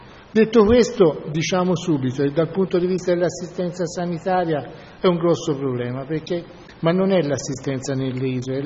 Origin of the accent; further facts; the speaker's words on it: Siena, Tuscany, Italy; io vengo da Siena, però abbiamo un territorio che si può paragonare a un'isola.